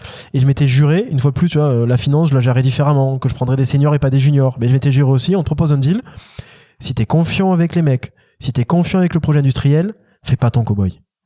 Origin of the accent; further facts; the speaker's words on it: Castelnaudary, Occitanie, France; Moi, je suis de Castelnaudary, lui, il est de Ponotier, donc on est juste à côté.